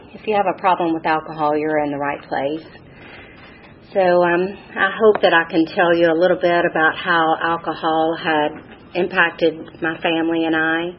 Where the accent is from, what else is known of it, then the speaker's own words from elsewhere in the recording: Alabama, United States; also born or lived in Atlanta; And we moved from Atlanta to Alabama, a small town in the country, cornfields. It was just in the middle of nowhere.